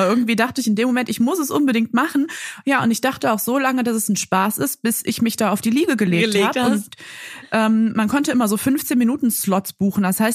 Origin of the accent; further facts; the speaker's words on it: Mönchengladbach, North Rhine-Westphalia, Germany; Ich komme aus Mönchengladbach.